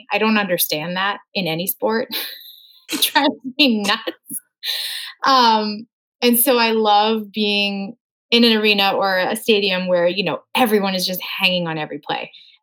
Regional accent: Moorhead, Minnesota, United States; He coaches in my hometown of Moorhead, Minnesota.

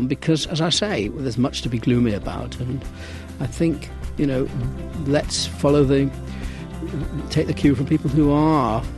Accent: Manchester, North West England, United Kingdom; I grew up in the 40s and 50s. I was born during World War II. I grew up in Manchester, the great northern industrial world. My dad was a doctor in a very working class area. We lived over the shop

